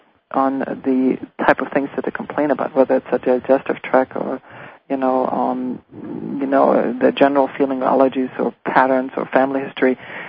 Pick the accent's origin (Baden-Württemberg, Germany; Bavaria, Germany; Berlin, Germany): Bavaria, Germany; Munich; also born or lived in Münster; I grew up actually outside Munich in a little village